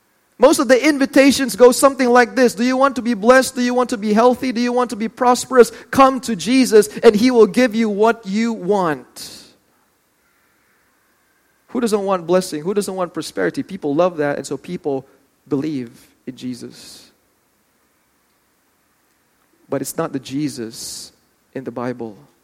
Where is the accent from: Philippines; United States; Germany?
Philippines; You're not being Filipino now. You know, we love rice